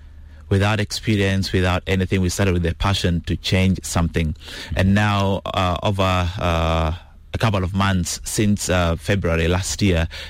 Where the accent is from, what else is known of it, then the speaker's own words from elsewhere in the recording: South Sudan; because we are about 10 from South Sudan who went for this program